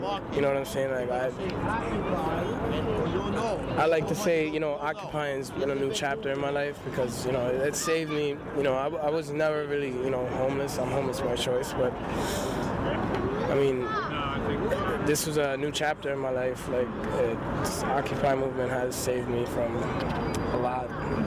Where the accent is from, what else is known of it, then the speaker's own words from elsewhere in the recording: Bronx, New York, United States; From the Bronx.